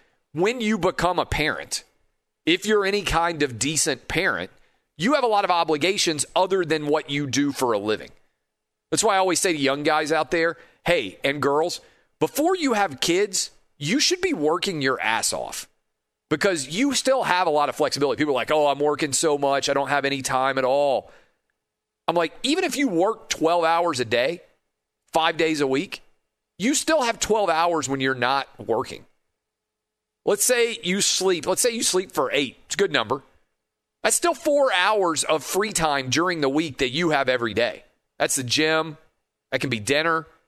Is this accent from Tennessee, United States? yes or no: yes; Tennessee, United States; He is the governor of my home state, Bill Lee.